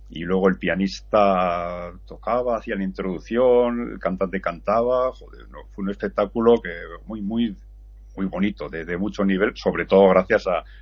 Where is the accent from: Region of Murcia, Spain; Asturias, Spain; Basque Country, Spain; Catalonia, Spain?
Basque Country, Spain; Basauri; porque es de Basauri, de mi pueblo